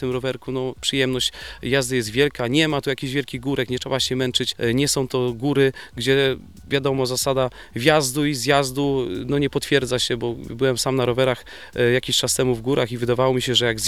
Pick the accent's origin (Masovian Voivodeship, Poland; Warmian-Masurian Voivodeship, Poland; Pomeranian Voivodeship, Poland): Masovian Voivodeship, Poland; Łomianki; Sam jestem mieszkańcem, lasy dosyć dobrze znam z racji tego, że tutaj mieszkam od urodzenia